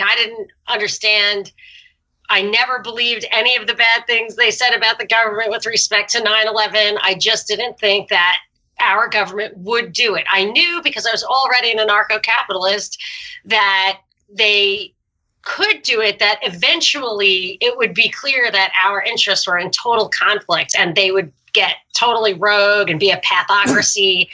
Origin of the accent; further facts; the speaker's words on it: New York, United States; I'm from New York and I knew people who died on 9/11